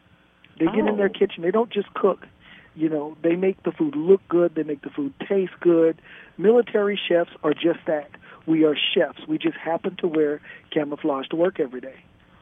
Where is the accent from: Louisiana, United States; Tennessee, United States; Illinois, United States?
Louisiana, United States; New Orleans; I'm from New Orleans, so whenever I get to cook somebody some gumbo, it is just wonderful.